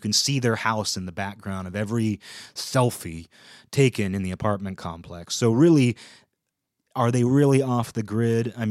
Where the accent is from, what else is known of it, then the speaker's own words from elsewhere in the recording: Redmond, Washington, United States; When I was growing up in Redmond, Microsoft had bought just a huge amount of property, acreage.